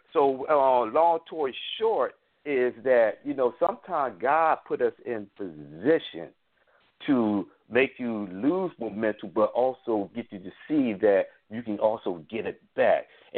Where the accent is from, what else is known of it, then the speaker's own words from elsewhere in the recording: Chester, Pennsylvania, United States; I had not tapped into my hometown of Chester, Pennsylvania.